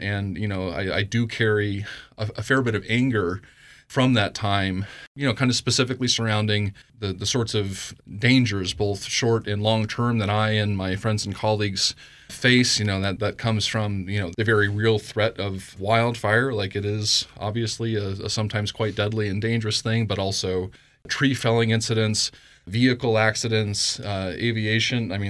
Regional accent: Pocatello, Idaho, United States; also born or lived in Southern Arizona, United States / Northern Mexico; And then I'm from Idaho, grew up in Southeast Idaho here in Pocatello. I'm a hometown boy, very proud of it, but was out of the state for quite some time.

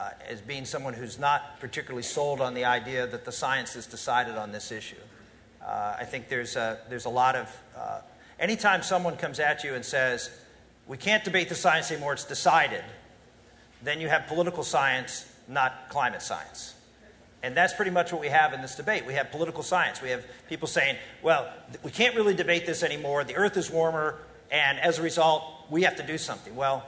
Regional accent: Pennsylvania, United States; I grew up in western Pennsylvania, and you see pictures of my hometown and Pittsburgh, which was near my hometown

